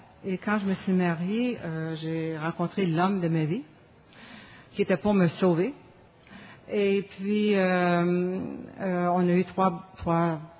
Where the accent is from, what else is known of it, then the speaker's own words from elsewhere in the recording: Sherbrooke, Quebec, Canada; moved away as an adult; also born or lived in Cowansville; now in Toronto, Canada; je suis née à Cowansville. Je sais pas s'il y en a qui connaissent ça. Oui, et puis j'ai été élevée à Sherbrooke. Et je suis à Toronto il y a plus que 30 ans.